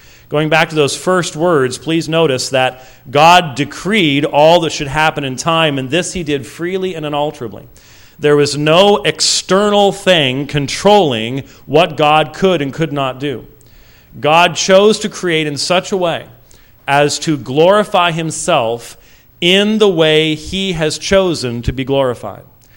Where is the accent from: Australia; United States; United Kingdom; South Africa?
United Kingdom; Scotland; I'm Scottish